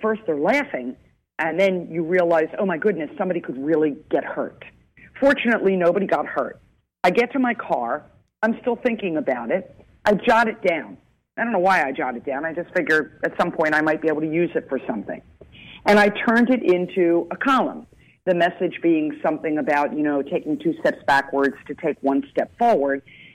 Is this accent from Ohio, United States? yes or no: no; Philadelphia, Pennsylvania, United States; Coming back from a business trip one day, I'm from Philadelphia.